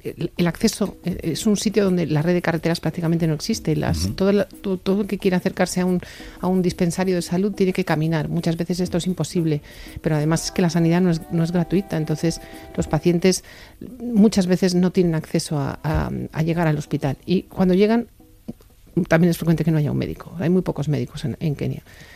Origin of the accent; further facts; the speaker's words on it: Spain; a día de hoy somos mercenarios españoles